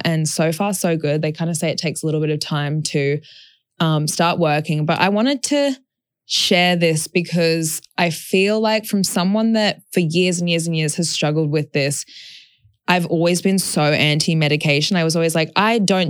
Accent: Brisbane, Queensland, Australia; Brisbane and see my nan. I'm going to stay with Yaz and see her family and just, you know, go back to my hometown for a hot second, which is always so funny. I'm always like, is this so weird that I grew up here?

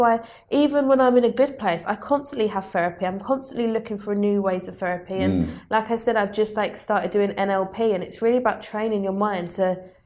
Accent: Southend, East of England, United Kingdom; I grew up in Southend, so there's not a lot of money there.

